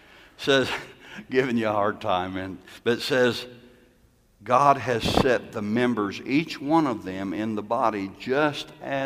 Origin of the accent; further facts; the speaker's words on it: Galveston, Texas, United States; born there; I was born in Galveston. You know, the island, the Gulf, the waves coming in, the sand beaches.